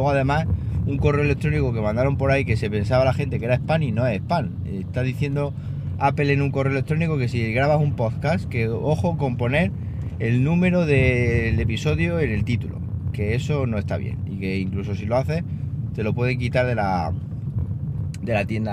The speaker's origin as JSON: {"language": "Spanish", "region": "Andalusia", "country": "Spain", "moved": "yes", "said": "aunque yo esté en Castilla-La Mancha, Andalucía es mi tierra, siempre lo ha sido y siempre lo será."}